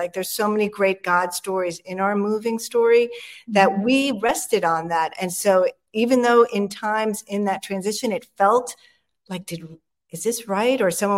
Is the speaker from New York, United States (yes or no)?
yes; New York, United States; moved away as an adult; now in Tennessee, United States; Well, I am originally from New York. So 16 years ago, my husband and our four kids moved from Long Island, New York, down to Tennessee.